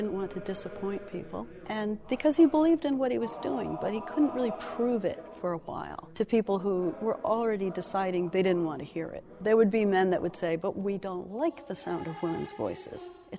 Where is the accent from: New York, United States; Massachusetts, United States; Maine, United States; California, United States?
Massachusetts, United States; Boston; Since I was from Boston, I was planning to stay with my parents